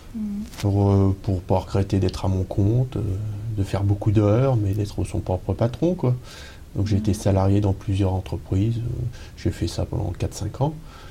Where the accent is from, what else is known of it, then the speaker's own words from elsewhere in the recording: Orléans, Centre-Val de Loire, France; now in Chessy, France; Vu que j'ai 40 ans, donc je suis un pur souche. Mmh. Voilà, je suis né à Orléans et ça va faire juste 4 ans maintenant que j'ai migré vers Chessy.